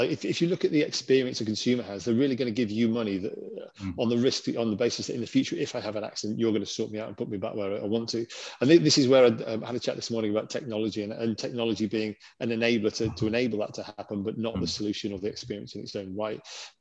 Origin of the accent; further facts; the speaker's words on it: North West England, United Kingdom; But I grew up in the Lake District, I've always ridden bikes